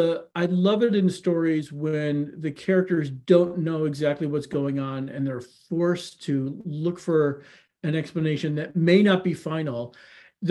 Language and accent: English; Chicago, Illinois, United States; And even though, like, I grew up in Chicago